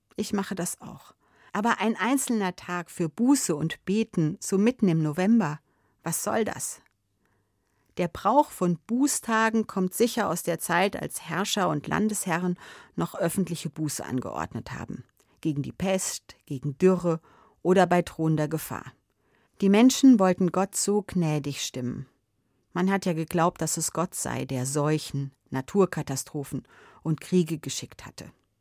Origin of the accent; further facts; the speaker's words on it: Hesse, Germany; In meiner Kindheit und Jugendzeit war das bei uns in Hessen noch ein gesetzlicher Feiertag.